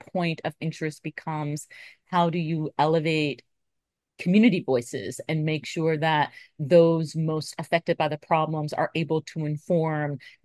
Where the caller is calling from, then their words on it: Baltimore, Maryland, United States; I mean, I'm zooming in from West Baltimore, here in Maryland in the United States.